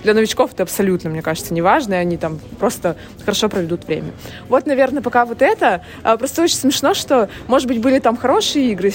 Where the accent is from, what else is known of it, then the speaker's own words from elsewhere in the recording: Chelyabinsk, Chelyabinsk Oblast, Russia; Ну, то есть, так для меня немножко дико, я же из Челябинска.